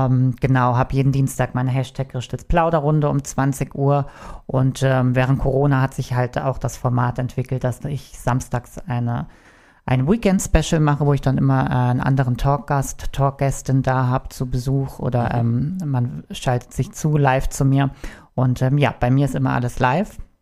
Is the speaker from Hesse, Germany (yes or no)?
yes; Frankfurt, Hesse, Germany; aus Frankfurt angereist, bin froh, jetzt Urlaub zu haben. Genau, und ja, ich bin eine Frankfurter Drag-Künstlerin